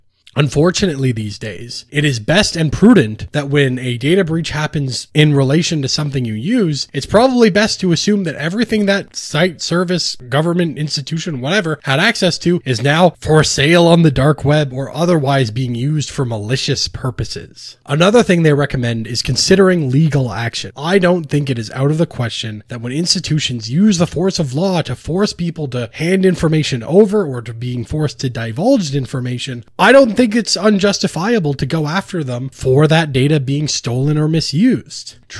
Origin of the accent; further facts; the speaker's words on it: Canada; yes, as a Canadian, I may be able to switch to a different province